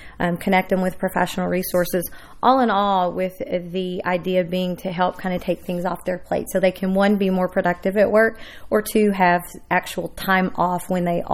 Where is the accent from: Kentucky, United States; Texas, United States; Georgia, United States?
Kentucky, United States; Madisonville; now in Louisville, United States; I grew up in Madisonville, Kentucky, and ended up in Louisville several years ago, and it truly has been home to me.